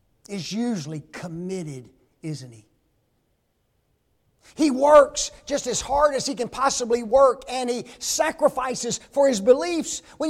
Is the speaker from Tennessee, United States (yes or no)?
yes; Memphis, Tennessee, United States; Growing up in Memphis, there was a park not far from our house, about 2 miles.